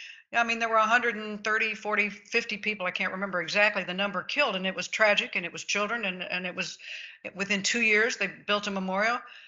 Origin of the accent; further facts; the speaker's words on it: Tulsa, Oklahoma, United States; I grew up in Tulsa. I lived there for 30 years, taught at the University of Tulsa, attended Catholic schools in Tulsa, went to the University of Oklahoma, and of course, then started my career in California